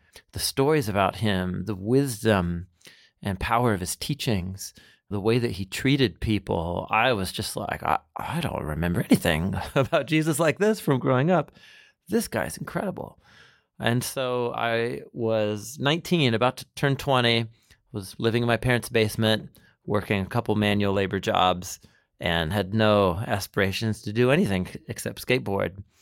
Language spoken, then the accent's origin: English; Portland, Oregon, United States; I grew up in Portland, Oregon, which is not known as an epicenter of anything religious related to Christianity.